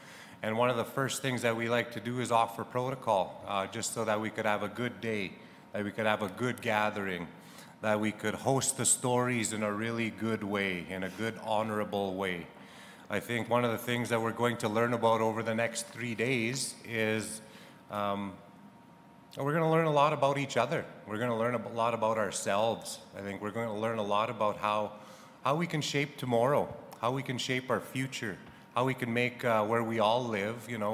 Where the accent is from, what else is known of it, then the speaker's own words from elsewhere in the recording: Saskatchewan, Canada; I'm First Nation, and I'm from Fishing Lake and Yellow Quill First Nations, respectively, from both of my parents.